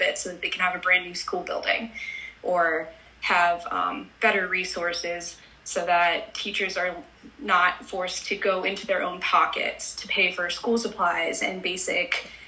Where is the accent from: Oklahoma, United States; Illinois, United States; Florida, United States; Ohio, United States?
Ohio, United States; Wooster; I grew up in Worcester, Ohio, sort of like a semi-rural small town in Ohio.